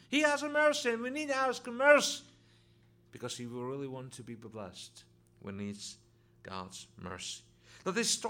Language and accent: English; Russia; also born or lived in Israel / Canada; now in United States; I came from Russia, from Soviet Union 20 years ago, and if somebody could never been there again, never returned, but I used to live in Israel before we came to America. I used to live in Canada for almost 2 years.